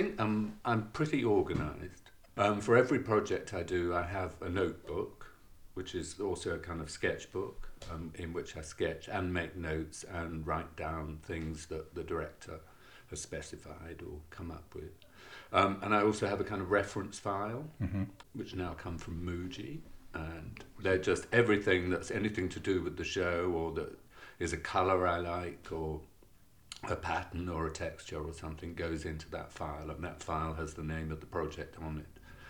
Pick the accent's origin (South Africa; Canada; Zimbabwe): Zimbabwe; And I was born and brought up in Africa.